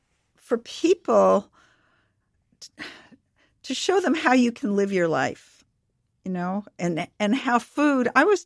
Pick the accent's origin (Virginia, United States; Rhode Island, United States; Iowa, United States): Rhode Island, United States; Providence; Well, I grew up in Providence, and actually we all three went to Michigan.